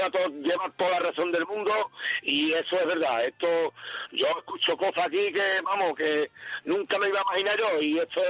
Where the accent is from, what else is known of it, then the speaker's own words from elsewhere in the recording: Andalusia, Spain; Claro, ahora mismo, mi gente de mi pueblo no podemos salir del pueblo, de porque claro. Yo para el condado, no voy por allí. Aquí, me he enterado yo hace una semana que había 64 personas en mi pueblo con corona